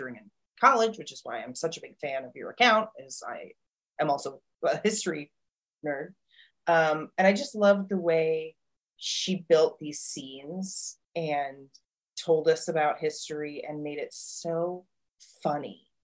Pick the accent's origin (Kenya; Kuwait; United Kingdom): Kuwait; Growing up in Kuwait with a lot of British friends